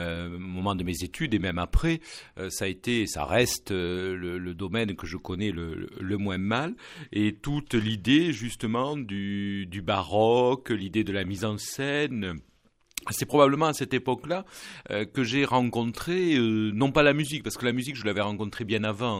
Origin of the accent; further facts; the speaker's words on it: Pau, Nouvelle-Aquitaine, France; born there; now in Toulouse, France; Je suis né à Pau, un petit peu de par tradition familiale, on va dire, puisque je suis originaire, ma famille paternelle est originaire du Béarn.